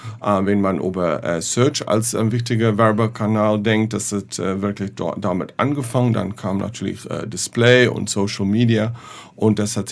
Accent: South Africa; German is a second language; Ich hoffe, dass deine Hörer nicht mein Deutsch zu übel nehmen. Ich bin Südafrikaner

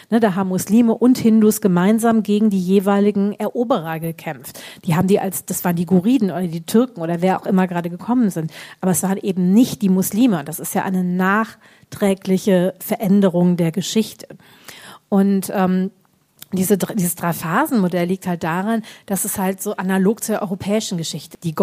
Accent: Düsseldorf, North Rhine-Westphalia, Germany; also ich komme aus Düsseldorf

